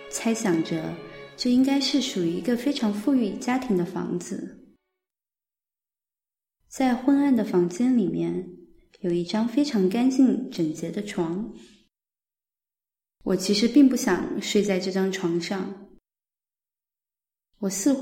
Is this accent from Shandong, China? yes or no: no; Guiyang, Guizhou, China; 我的家乡贵州贵阳。这是一座被森林覆盖了一大半的城市。在贵阳，我和家人们一起住在摩天大楼里面，公寓很大，但窗户外的远处却是另一栋大楼